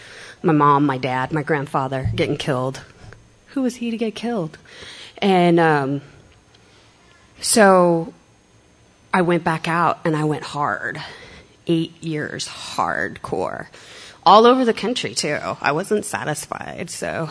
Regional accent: Texas, United States; I'm going to pack up my car and move to Austin because I was originally from Texas.

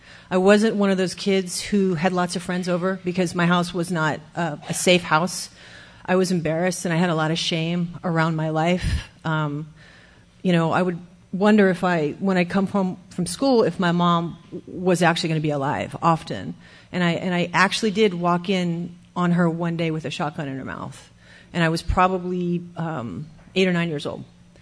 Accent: Hawaii, United States; I grew up in Hawaii. It was a lovely place to be a child of two very volatile alcoholic parents.

